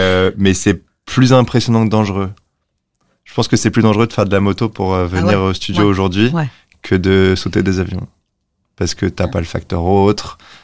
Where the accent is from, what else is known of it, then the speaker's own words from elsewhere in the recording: Paris, Île-de-France, France; moi, j'ai grandi à Paris, vie très normale, et trop normale, en fait.